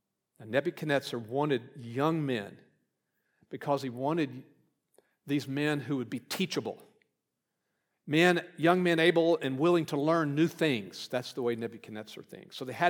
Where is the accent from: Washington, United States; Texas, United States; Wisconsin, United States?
Texas, United States; Wharton; Babylon was the learning center of the day, kind of like my hometown, Wharton, Texas.